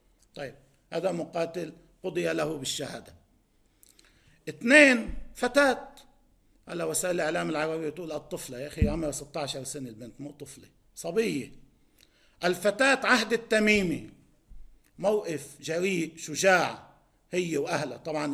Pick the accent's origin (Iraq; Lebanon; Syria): Lebanon; بدهم يساعدونا كلبنانيين